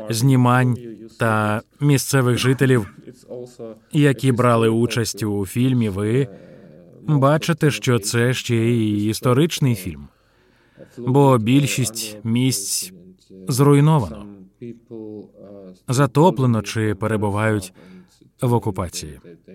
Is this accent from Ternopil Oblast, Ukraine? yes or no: no; Kherson Oblast, Ukraine; в моєму рідному місті та рідному регіоні